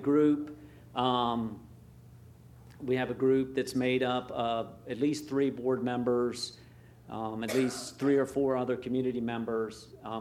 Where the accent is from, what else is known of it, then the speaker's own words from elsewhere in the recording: Seaford, South East England, United Kingdom; I know I'm from Seaford, so we have two or three bus stops in the Seaford area.